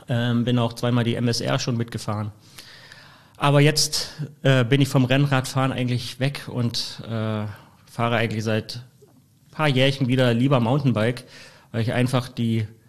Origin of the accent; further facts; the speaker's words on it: Saxony, Germany; born there; moved away; Seit 21 Jahren wohne ich hier in Mecklenburg-Vorpommern. Ich bin gebürtiger Sachse.